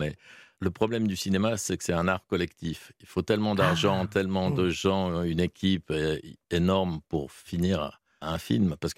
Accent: Paris, Île-de-France, France; Oui, mais enfin, enfant, j'ai grandi à Paris, mais effectivement, le fait d'avoir été adolescent en province

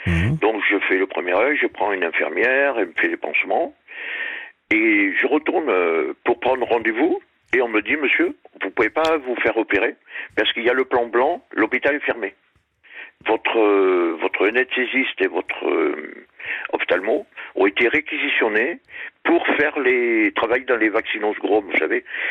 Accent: France; also born or lived in La Réunion; moi, je suis français, mais j'ai vécu à La Réunion.

